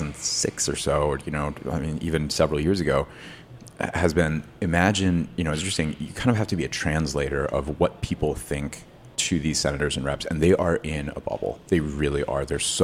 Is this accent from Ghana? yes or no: no; Colorado, United States; I'm from Colorado.